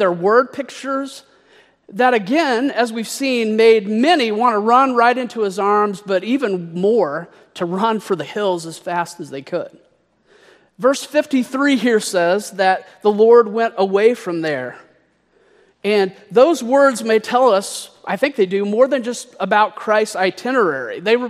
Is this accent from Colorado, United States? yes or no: no; Missouri, United States; But one thing I'll say is I haven't been to my hometown very much. And I have to confess that I haven't ever been back to one of my high school class reunions. Now, there's a number of factors as to why. I didn't particularly enjoy my small Missouri town.